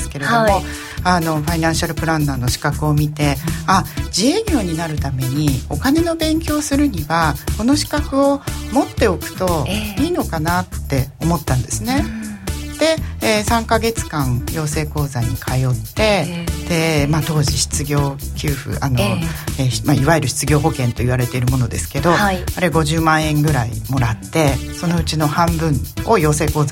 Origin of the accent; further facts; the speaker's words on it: Hokkaido, Japan; 私はあの一族郎と自営業のうちに北海道なんですけれども、はい、生まれ育って、